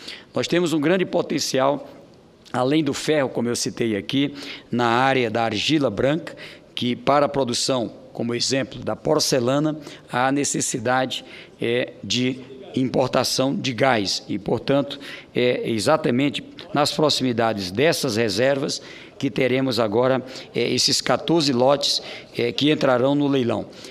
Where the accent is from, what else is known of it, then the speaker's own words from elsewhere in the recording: Oeiras, Piauí, Brazil; Oeiras, minha cidade natal